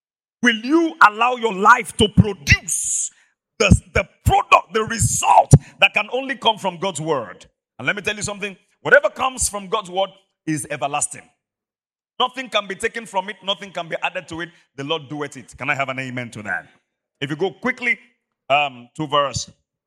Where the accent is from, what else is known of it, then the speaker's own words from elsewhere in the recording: Ibadan, Oyo, Nigeria; I remember growing up in Mokola back in the day